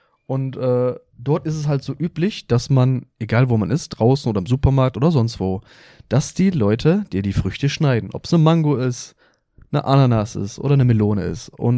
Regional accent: Essen, North Rhine-Westphalia, Germany; Wir kommen beide aus Essen.

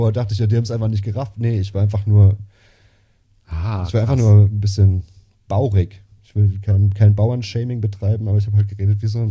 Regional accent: Baden-Württemberg, Germany; Weil ich halt aus dem tiefsten Baden komme

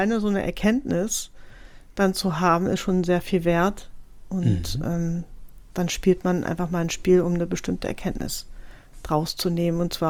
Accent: Hamburg, Germany; accent: Hamburg dialect; Veräppel mein Hamburger Dialekt hier nicht, ne?

